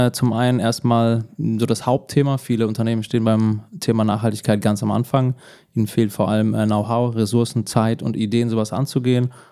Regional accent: Hesse, Germany; Also genau, ich komme hier Frankfurt-Umfeld und im Odenwald aufgewachsen

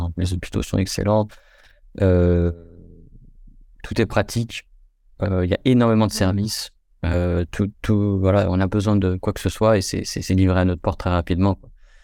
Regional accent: France; alors je sais pas si c'est moi personnellement ou c'est en tant que français ou en tant qu'occidental

